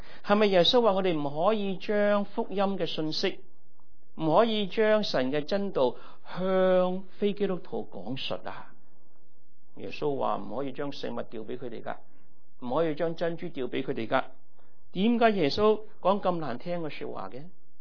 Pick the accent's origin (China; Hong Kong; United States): United States; 但我哋美国人啊，我哋以为狗啊，